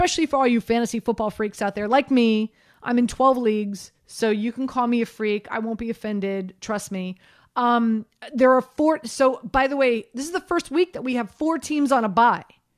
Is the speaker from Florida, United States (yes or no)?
yes; Miami, Florida, United States; So I grew up in Miami, Florida. And when you grow up in Miami, it's typically, you know, when you vacation, you either go on a boat cruise or you go to Orlando, Florida